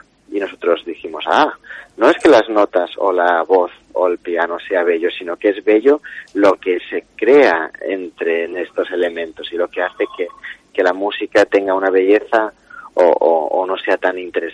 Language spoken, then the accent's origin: Spanish; Balearic Islands, Spain; moved away as an adult; now in Barcelona, Spain; desde que salí de Menorca a los 18 años, pues ya en Barcelona me fui relacionando con muchos músicos